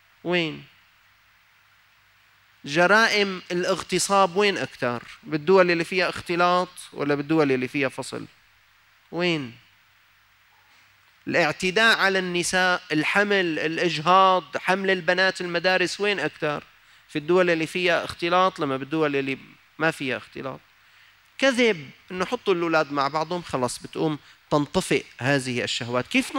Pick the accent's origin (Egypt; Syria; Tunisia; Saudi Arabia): Syria; عندنا في سوريا